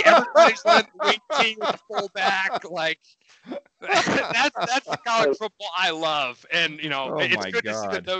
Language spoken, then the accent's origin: English; Florida, United States; born there; I'm not from Ohio. I mean, I was born in Florida, so I don't get it.